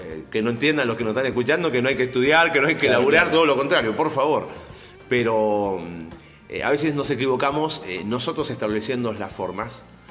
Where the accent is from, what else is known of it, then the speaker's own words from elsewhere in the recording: Coquimbo, Chile; moved away as an adult; also born or lived in Argentina; Nací en Chile, en el norte, al norte de Santiago, 500 kilómetros. Mi ciudad es Coquimbo. Después de estudiar ahí una carrera en la facultad, decidimos ir a prepararnos para servir al Señor ahí en San Miguel del Monte, a 100 kilómetros de Buenos Aires.